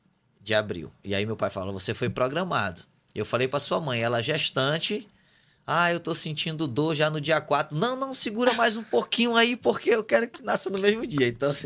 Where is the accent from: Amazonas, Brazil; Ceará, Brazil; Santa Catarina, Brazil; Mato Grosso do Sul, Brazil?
Amazonas, Brazil; sou amazonense